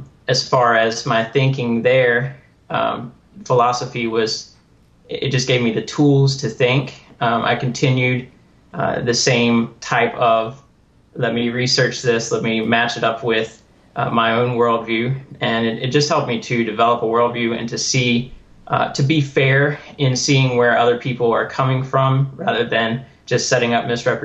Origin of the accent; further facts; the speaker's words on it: Lynchburg, Virginia, United States; I'm from Lynchburg, Virginia, originally.